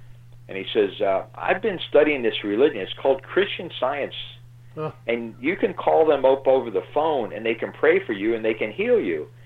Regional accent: Midwest, United States; And I was from the Midwest. My wife was from the Midwest.

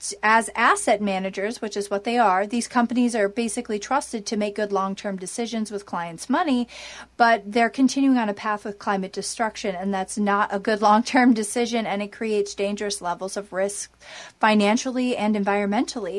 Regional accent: Red Lake, Minnesota, United States; I am from the Red Lake Nation in northern Minnesota.

